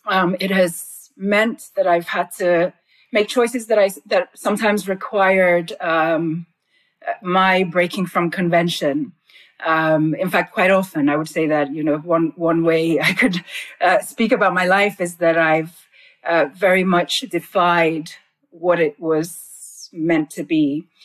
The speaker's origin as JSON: {"language": "English", "region": "Lagos", "country": "Nigeria", "tie": "born or raised there", "said": "So I grew up in Lagos in Nigeria, which is a very cosmopolitan city."}